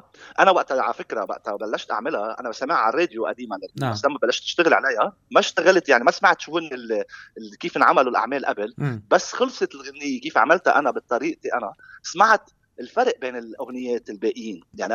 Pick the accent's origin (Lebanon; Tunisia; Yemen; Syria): Lebanon; moved away as an adult; انا لبنان بلدي